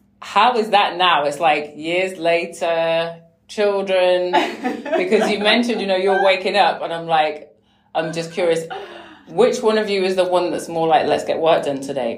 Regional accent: Birmingham, West Midlands, United Kingdom; I'm from the UK. I'm from Birmingham. So West Midlands.

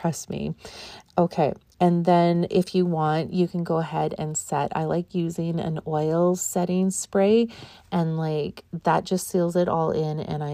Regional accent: Canada; And obviously I'm Canadian, the amount of times that I've been saying sorry.

